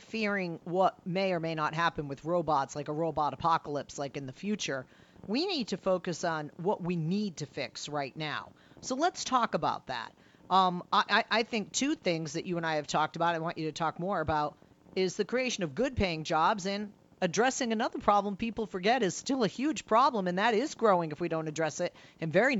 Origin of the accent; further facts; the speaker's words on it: Boston, Massachusetts, United States; I grew up in Boston, where they have in Cambridge, just over the bridge on Mass Ave, an educational facility you might have heard of.